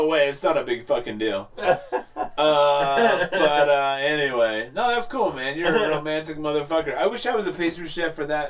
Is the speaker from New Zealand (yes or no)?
no; Ireland; What do you think I can do? Handle my liquor? Mm-hmm. I'm Irish.